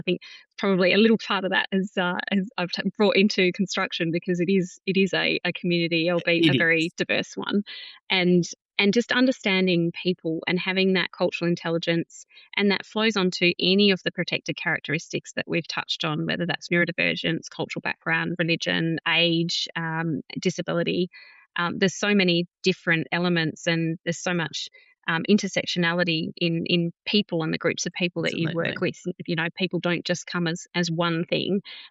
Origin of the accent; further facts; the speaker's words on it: Perth, Western Australia, Australia; my hometown in Perth, Western Australia